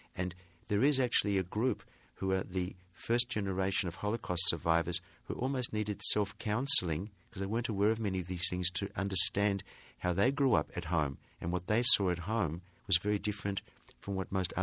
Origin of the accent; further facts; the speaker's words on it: Australia; being Australian, for me, it's not a problem, it's not an issue.